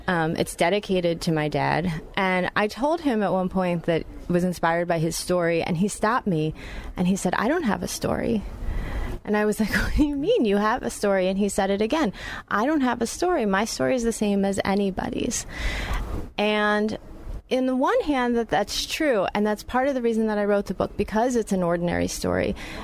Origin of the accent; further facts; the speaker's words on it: United States; I was born in the United States and grew up in the United States, but my father's from Panama, and I have had that dual identity my whole life of being half American, half Panamanian.